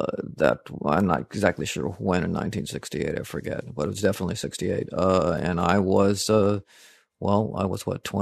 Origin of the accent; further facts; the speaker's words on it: Fairfax, Virginia, United States; also born or lived in Washington, D.C. / California; Well, I grew up originally about 2 years of time as in Fairfax, Virginia. My dad was in the Army, and he took some time to get out of that.